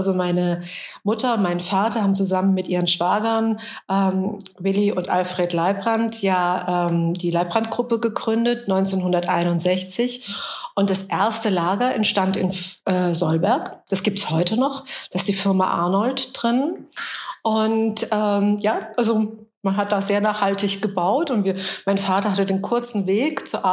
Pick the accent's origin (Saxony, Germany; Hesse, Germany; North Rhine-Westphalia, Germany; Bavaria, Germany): Hesse, Germany; Friedrichsdorf; Also ich bin zwar nicht in Friedrichsdorf geboren, aber aufgewachsen. Meine Eltern sind Ende der 60er Jahre in den Damwald gezogen, als erstes Haus dort.